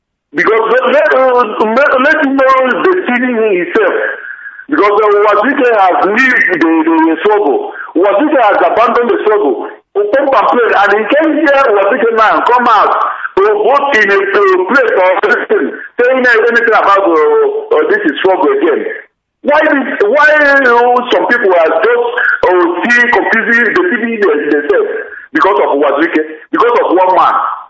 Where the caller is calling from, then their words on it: Asaba, Delta, Nigeria; I'm calling from Asaba.